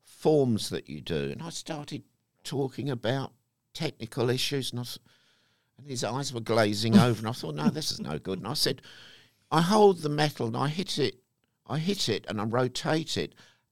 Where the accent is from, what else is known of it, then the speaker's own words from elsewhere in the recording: England, United Kingdom; being an Englishman, I'm probably a frustrated grocer, having a shop like Margaret Thatcher.